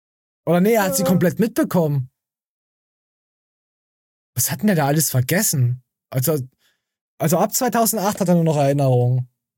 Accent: Berlin, Germany; ich glaube auch als Berliner ist es eigentlich egal, wie alt du bist.

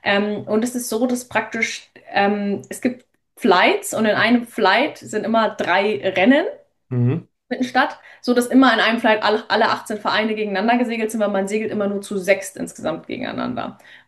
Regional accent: Bavaria, Germany; born or raised there

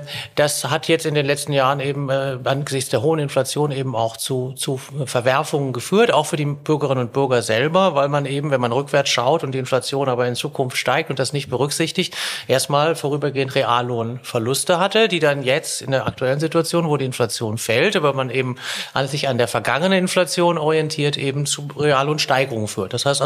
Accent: Germany; now in Austria; Also die Lebensqualität ist natürlich, wie viele ÖsterreicherInnen auch wissen, eben sehr hoch.

